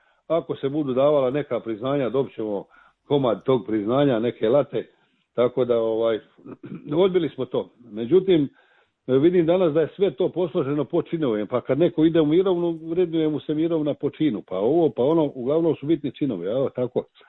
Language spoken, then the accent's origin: Croatian; Slunj, Karlovac County, Croatia; Jer ja sam rodom gore iz Slunja